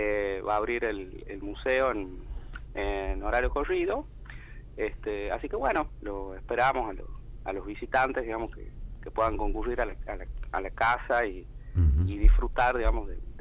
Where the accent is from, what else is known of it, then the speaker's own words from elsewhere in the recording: Argentina; como argentinos.